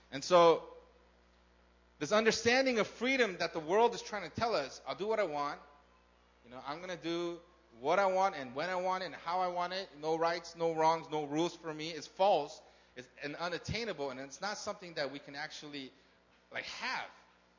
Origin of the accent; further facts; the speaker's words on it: California, United States; I grew up in California. Who grew up in California? I grew up in California. I love the ocean.